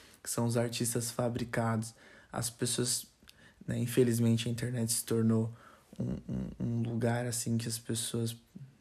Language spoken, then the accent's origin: Portuguese; Itaquaquecetuba, São Paulo, Brazil; also born or lived in Suzano; Quando você pensa que eu saí de Itaquaquecetuba, sou natural de Suzano, nasci em Suzano, mas fui criado em Itaquaquecetuba. Então, você sai de Itaquaquecetuba, São Paulo, uma região super periférica, você zero acesso, zero condições